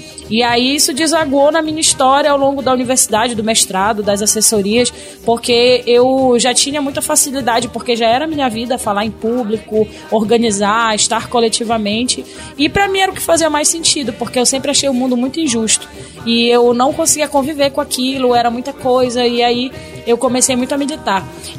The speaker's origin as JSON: {"language": "Portuguese", "region": "Pará", "country": "Brazil", "tie": "born there", "said": "eu nasci no Pará, nasci negra e nasci na periferia."}